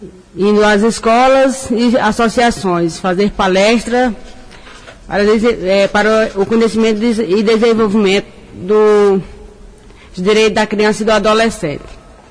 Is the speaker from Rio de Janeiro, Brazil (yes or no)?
no; Rancharia, São Paulo, Brazil; Sou de Rancharia e há 8 anos moro lá. Sou casada, tenho 4 filhos.